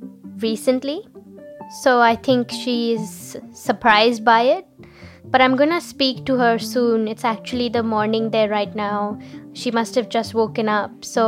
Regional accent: India; English is a second language; So for me as an Indian, when I hear that, it's kind of shocking

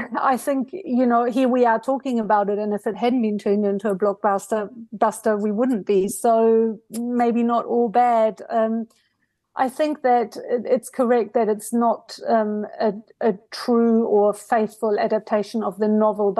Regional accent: Germany; now in New Zealand; I grew up in Germany. I came to New Zealand 40 years ago, and I'm very fluent in both languages.

